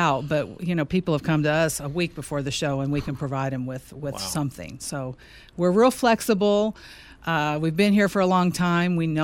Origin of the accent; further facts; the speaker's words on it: Dallas, Texas, United States; also born or lived in Corpus Christi; now in Las Vegas, United States; I grew up in Dallas, but I moved to Las Vegas from Corpus Christi.